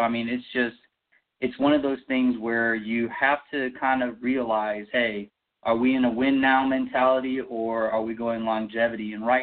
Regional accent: Edwardsville, Illinois, United States; I grew up outside of in Edwardsville, Illinois, just outside of St. Louis, so about 15 miles out there.

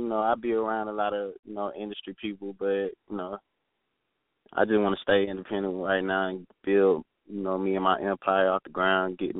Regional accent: Atlanta, Georgia, United States; Yeah, I'm originally from Atlanta, born and raised.

